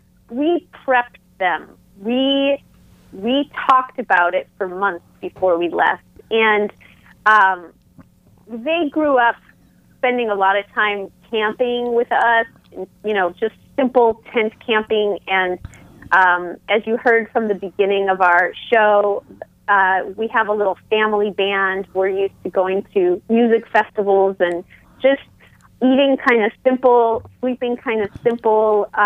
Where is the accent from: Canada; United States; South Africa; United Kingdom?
United States; California; And so we came from Northern California.